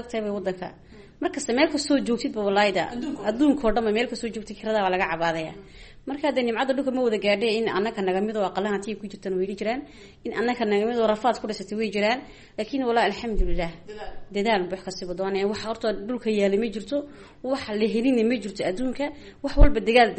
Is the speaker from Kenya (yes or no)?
no; Djibouti; reer Jabuuti baan ahay